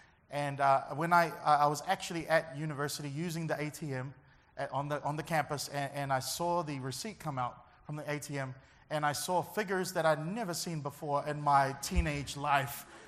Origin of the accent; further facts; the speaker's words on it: Auckland, New Zealand; where I grew up in Auckland. I went to the University of Auckland, the finest university in the Southern Hemisphere.